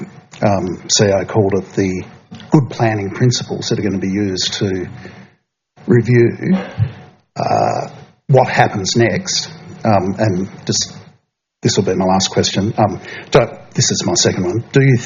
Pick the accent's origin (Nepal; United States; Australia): Australia; Tinderbox, Tasmania; I'm from Tinderbox.